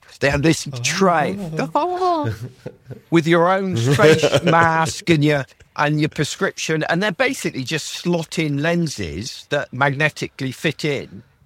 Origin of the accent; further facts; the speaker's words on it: United Kingdom; And I'm British. I don't get excited about anything, you know.